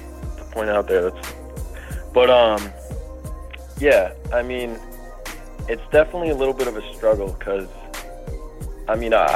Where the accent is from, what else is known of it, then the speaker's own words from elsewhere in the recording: Scarborough, Maine, United States; And I'm from Scarborough, Maine, Northeast 207. That's what I'm representing.